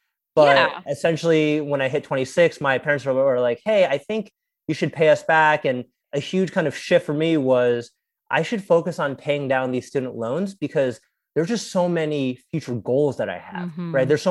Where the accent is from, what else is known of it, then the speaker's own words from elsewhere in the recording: United States; So I grew up here in the United States, but my parents, you know, they immigrated here from Taiwan in the mid 80s.